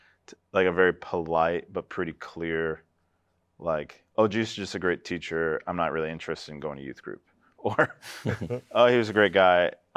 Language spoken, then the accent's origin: English; Colorado Springs, Colorado, United States; I remember growing up in Colorado Springs, we would drive by Focus on the Family.